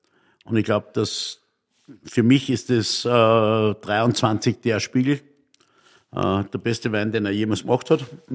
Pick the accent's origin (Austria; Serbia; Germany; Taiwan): Austria; Upper Austria; Aber ich bin ein waschechter Oberösterreicher.